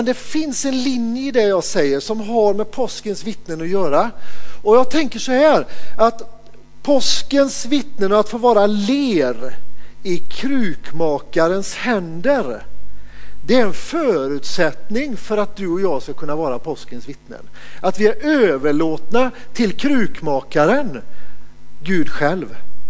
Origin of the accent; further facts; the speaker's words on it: Lidköping, Västra Götaland County, Sweden; en hemma i Lidköping där vi kommer. Vi kommer från Lidköping. Den lilla staden med den stora sjön.